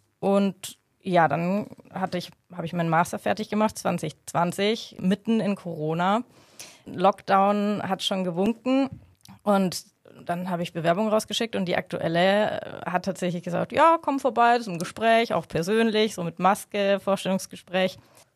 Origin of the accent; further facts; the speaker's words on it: Bavaria, Germany; now in Munich, Germany; Ich bin auch aus Franken, was man nicht hören kann.